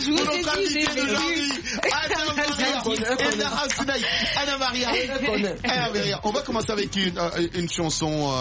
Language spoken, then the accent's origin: French; Kinshasa, DR Congo; Moi, je suis originaire de Congo Kinshasa.